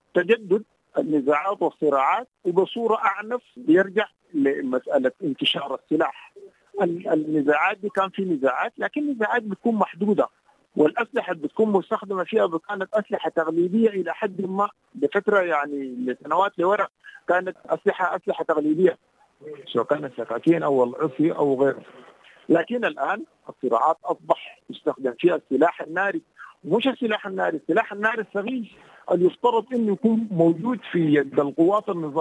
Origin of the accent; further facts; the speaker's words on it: Kordofan, Sudan; خاصة عندنا في كردفان بيجدد سنويا مع نزول الأمطار